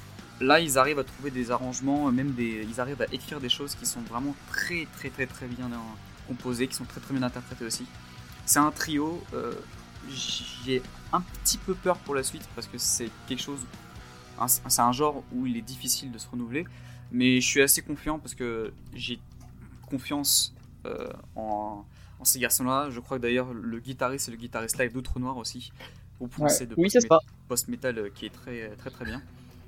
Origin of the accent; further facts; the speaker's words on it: Porto, Porto District, Portugal; C'est fait par des Portugais qui sont originaires de Porto. Donc en plus de représenter mon bled, ça me permet de parler de musique qui bassonne un peu plus.